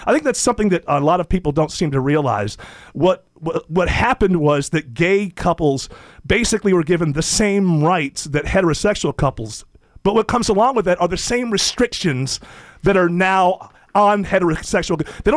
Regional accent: United States; I'm an American who respects those that disagree with him.

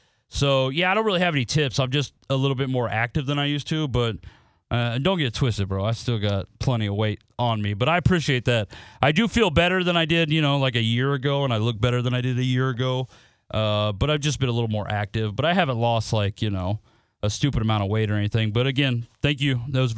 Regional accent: Nebraska, United States; I'm from Nebraska. I do have a little red Husker tattoo on my arm

